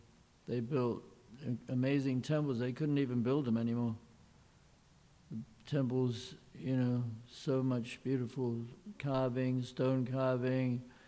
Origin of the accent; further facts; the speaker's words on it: London, United Kingdom; I'm from London, you know, I was a fashion photographer.